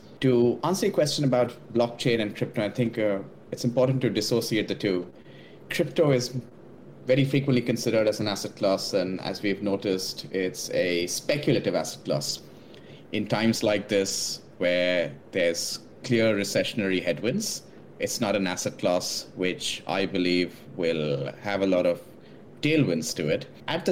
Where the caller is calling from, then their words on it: Mumbai, Maharashtra, India; I'm in Mumbai today.